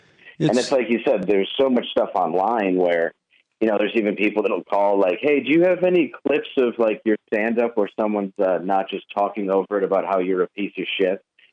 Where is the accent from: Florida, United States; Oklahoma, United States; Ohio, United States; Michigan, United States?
Michigan, United States; Grosse Pointe; Well, I grew up in Grosse Pointe, Harper Woods area. Yeah, they all knew me by name.